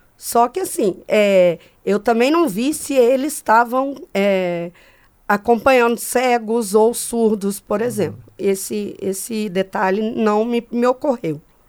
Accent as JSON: {"language": "Portuguese", "region": "Minas Gerais", "country": "Brazil", "said": "eu não vi lá no interior de Minas, por exemplo, de onde eu venho"}